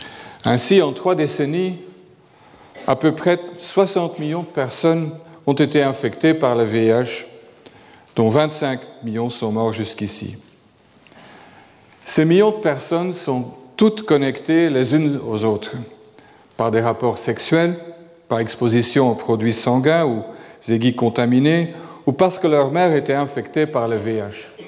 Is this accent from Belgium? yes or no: yes; Flanders, Belgium; French is a second language; Et en tant que flamand têtu, j'ai bien sûr commencé à étudier la microbiologie.